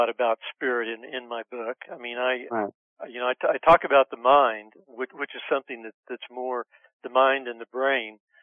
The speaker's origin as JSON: {"language": "English", "region": "Oklahoma", "country": "United States", "tie": "born or raised there", "said": "I was raised Southern Baptist in Northwest Oklahoma."}